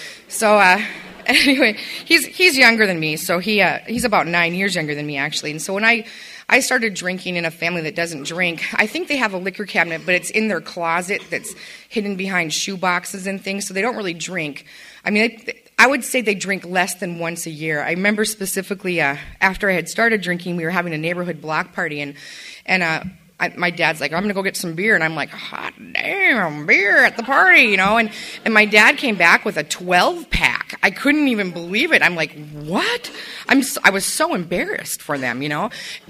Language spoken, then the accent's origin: English; Great Falls, Montana, United States; I grew up in Great Falls, Montana, which is a great place to grow up if you want to drink and gamble.